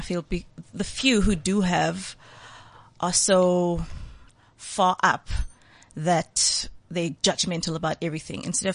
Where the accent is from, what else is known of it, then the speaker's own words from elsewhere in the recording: Soweto, Gauteng, South Africa; So I grew up in White City, Soweto, Jabavu, mm-hmm. where the poorest of the poorest live in Soweto.